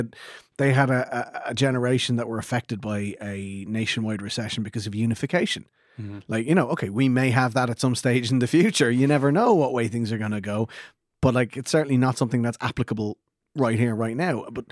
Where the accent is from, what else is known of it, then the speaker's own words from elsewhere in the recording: Ireland; Like you and I, Derek, we're boomers. We're the Irish version of baby boomers.